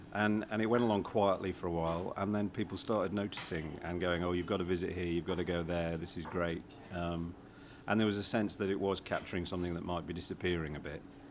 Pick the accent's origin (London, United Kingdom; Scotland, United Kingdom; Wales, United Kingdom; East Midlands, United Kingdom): East Midlands, United Kingdom; Derby; because I'm from Derby